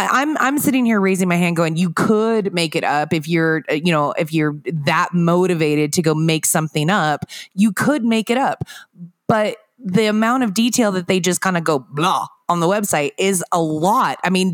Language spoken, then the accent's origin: English; Pacific Northwest, United States; I grew up in the Northwest, which meant that I knew a lot of people that thought that crystals had healing powers